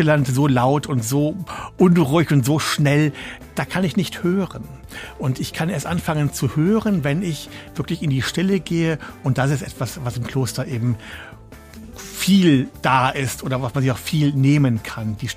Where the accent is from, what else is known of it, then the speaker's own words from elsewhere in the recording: North Rhine-Westphalia, Germany; Ich bin eine kölsche Jung, ich bin in Nähe von Köln aufgewachsen, ich bin Rheinländer durch und durch.